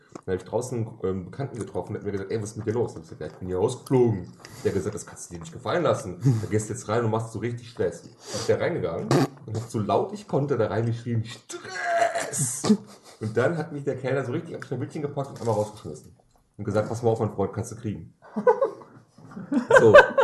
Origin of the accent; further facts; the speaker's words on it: Göttingen, Lower Saxony, Germany; Nee, ansonsten war ich letztes Wochenende mal in meiner Heimatstadt Göttingen.